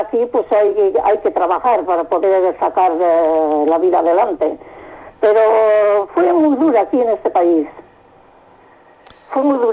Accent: Spain; now in Norway; Estoy muy contenta con la vida que tuve conmigo desde que salí de España.

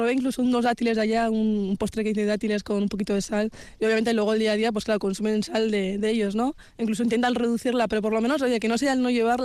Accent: Pamplona, Navarre, Spain; en Pamplona mismo, que es de donde soy, vecinita de aquí, ¿no?, de Álava

